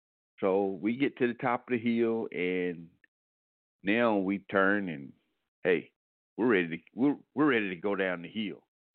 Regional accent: Atlanta, Georgia, United States; I grew up in Atlanta. I grew up in the north side of Atlanta. Pretty, you know, tough part of town. But, hey, that's where I lived. That's where I grew up.

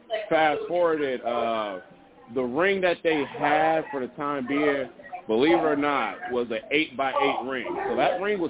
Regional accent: Milwaukee, Wisconsin, United States; Growing up in Milwaukee, Wisconsin.

